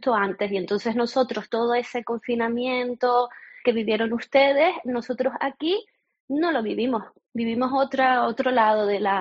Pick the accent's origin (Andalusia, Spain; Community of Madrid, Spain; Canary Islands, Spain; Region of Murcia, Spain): Canary Islands, Spain; now in Hong Kong; yo creo que nosotros como canarios aquí tenemos un montón de playas